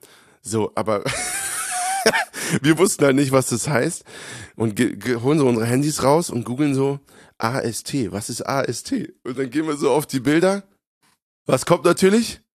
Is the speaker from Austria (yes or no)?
no; Hofheim am Taunus, Hesse, Germany; Und wir standen bei uns zu Hause in Hofheim City am Bahnhof